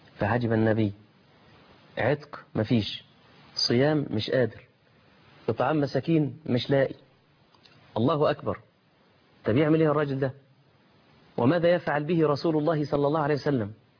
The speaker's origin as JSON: {"language": "Arabic", "country": "Egypt", "said": "يعني خاصة عندنا في مصر عندهم شغل بقى الإيه"}